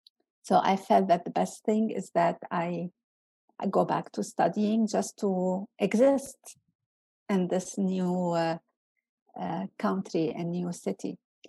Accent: Lebanon; now in Canada; I come from Lebanon, and it's hard for me to say I'm Lebanese because this identity is loaded with the colonial history, being colonized myself, like the country, for long years.

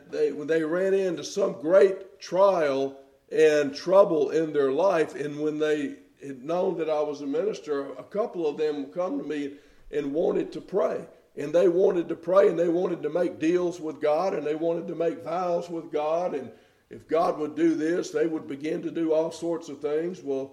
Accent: Louisiana, United States; but I did quite a bit growing up in Louisiana.

